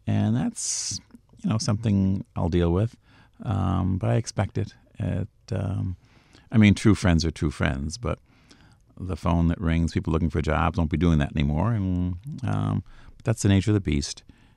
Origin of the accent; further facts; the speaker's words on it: Cohoes, New York, United States; as mayor of the city of Cohoes, my hometown.